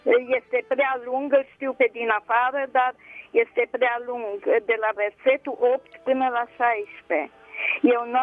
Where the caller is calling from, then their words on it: Deva, Hunedoara County, Romania; Eu vă sunt din Ardeal. De la Deva.